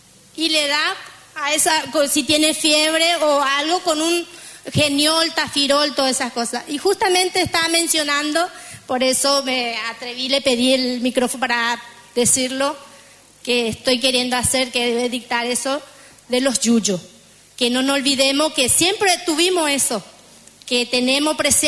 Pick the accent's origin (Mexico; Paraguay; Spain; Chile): Paraguay; accent: Paraguayan; me dice que ya se perdió mi tonada paraguaya.